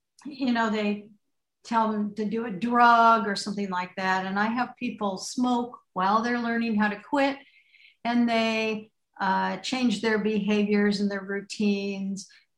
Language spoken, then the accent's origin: English; Seattle, Washington, United States; moved away as an adult; Well, I am originally from Seattle, and I got married, and he lived in a floating home, so I moved here.